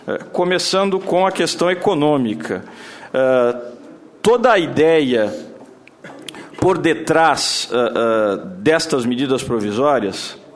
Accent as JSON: {"language": "Portuguese", "region": "São Paulo", "country": "Brazil", "said": "eu sou de São Paulo"}